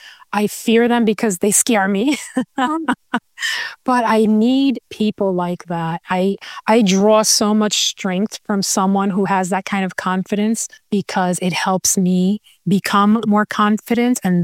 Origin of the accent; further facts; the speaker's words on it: Bronx, New York, United States; You know, I grew up in the Bronx, so I was always in the city, and I love that.